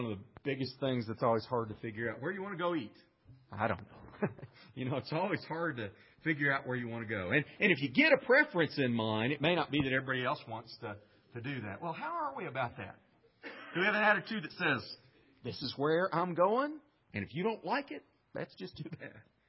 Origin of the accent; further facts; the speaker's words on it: United States; Well, we're proud of the fact that we live in a free country. I'm proud to be an American.